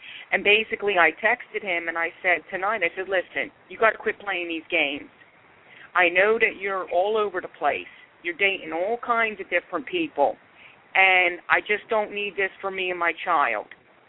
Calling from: Pennsylvania, United States; I'm calling from Pennsylvania.

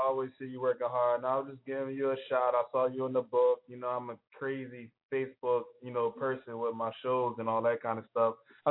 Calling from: Philadelphia, Pennsylvania, United States; Calling from Philly.

